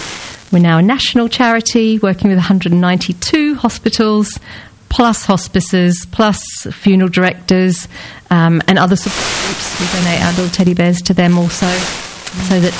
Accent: Australia; now in England; but I am Australian. I've been here 24 years now.

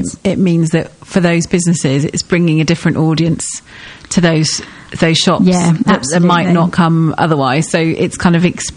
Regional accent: Newcastle, North East England, United Kingdom; But it's like when I was brought up in Newcastle

